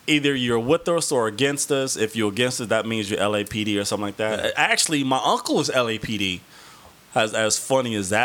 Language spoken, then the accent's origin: English; Compton, California, United States; Compton in South Central Los Angeles.